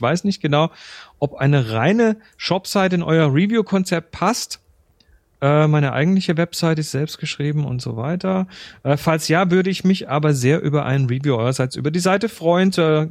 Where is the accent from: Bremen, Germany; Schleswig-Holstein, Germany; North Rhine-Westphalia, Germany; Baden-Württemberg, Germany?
Baden-Württemberg, Germany; born there; die haben zumindest ihren Ursprung ganz in der Nähe von da, wo ich geboren bin, in Tumlingen meines Wissens.